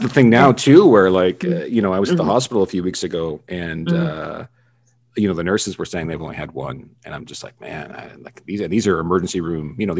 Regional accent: Canada; we share one thing in common. We're both Canadian.

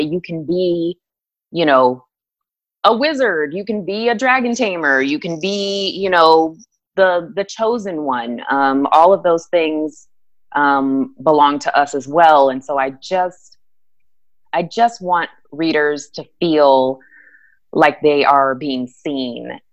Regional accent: Anchorage, Alaska, United States; also born or lived in Kansas; now in Texas, United States; I was born in Kansas, but I was raised in Anchorage, Alaska, which is random. And, I grew up there, and then I met my partner there, and then we moved to Georgia. and then we moved to Colorado, and now we're in Texas.

